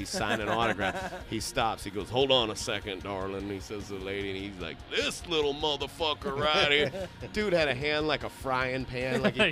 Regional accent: St. Marys, Pennsylvania, United States; I say we come from Elk County, St. Mary's, drunks.

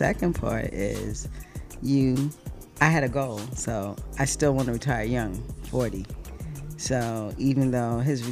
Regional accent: South Carolina, United States; also born or lived in New York; And lived probably a few years there, and then we moved to South Carolina, and I grew up in South Carolina.

